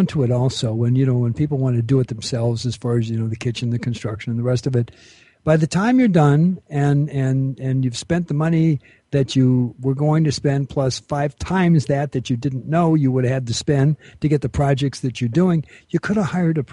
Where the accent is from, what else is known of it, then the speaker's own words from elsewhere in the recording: Los Angeles, California, United States; moved away as an adult; also born or lived in Fairbanks, Alaska; I was brought up in the Los Angeles area, and when I was 41, 42 years old, I went to Fairbanks, Alaska. I was living in the interior for about 20-some-odd years.